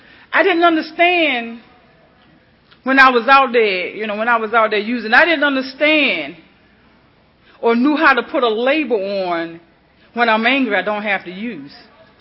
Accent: North Carolina, United States; I was raised in North Carolina by my grandmother.

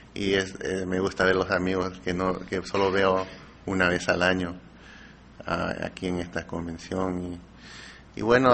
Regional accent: Peru; born there; Yo nací en Perú, tengo mi camiseta

